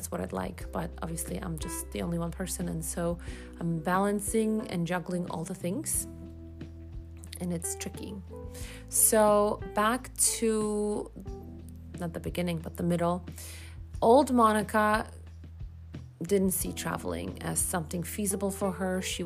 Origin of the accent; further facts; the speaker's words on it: Poland; English is a second language; moved away as an adult; now in United States; I have been living in America for the last 20 years, and I was born in Poland and lived here for 21 years.